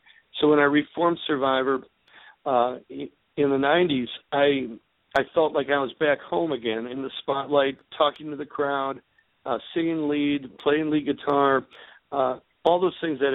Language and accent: English; Burr Ridge, Illinois, United States; toddled over to the fireworks in my hometown here, Burr Ridge.